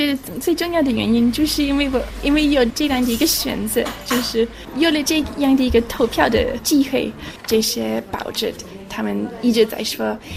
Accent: Wales, United Kingdom; Chinese is a second language; 比如说我是威尔士人，因为我在那边出生，可是其实我的家人也不是真正的威尔士人，我的母亲的家人是从爱尔兰移民到威尔士

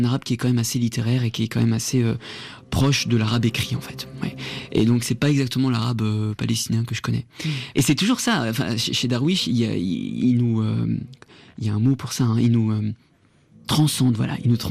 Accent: France; Je suis moi-même en fait France. Enfin, je suis né en France. J'ai fait toute ma scolarité en France.

